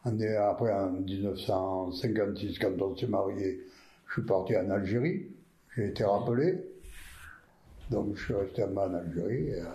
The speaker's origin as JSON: {"language": "French", "town": "Puget-Théniers", "region": "Provence-Alpes-Côte d'Azur", "country": "France", "tie": "born or raised there", "said": "Moi, je suis né à Puget, j'ai travaillé à Puget-Denier et je mourrai à Puget-Denier."}